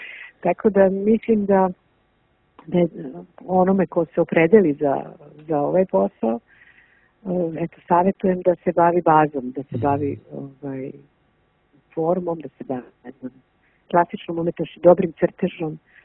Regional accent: Montenegro; mi smo iz Crne Gore

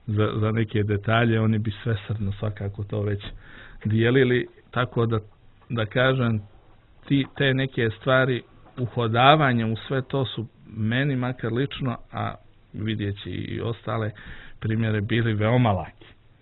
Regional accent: Sarajevo, Sarajevo Canton, Bosnia & Herzegovina; now in Podgorica, Montenegro; moji prvi ti koraci su bili upravo kao dijete u oltaru u Sabornoj crkvi u Sarajevu.

